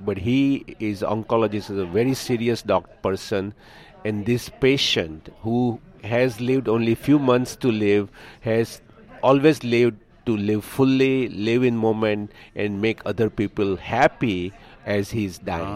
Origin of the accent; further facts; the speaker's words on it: India; now in United States; I grew up in India